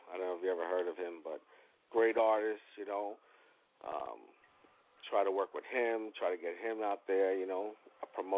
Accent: New York City, New York, United States; also born or lived in California; I grew up in California for a few years, but I was born and raised in New York in Rocksteady Park area.

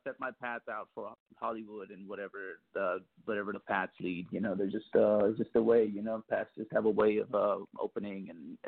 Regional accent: India; Yes, I'm Indian. Both of my parents are Indian as well.

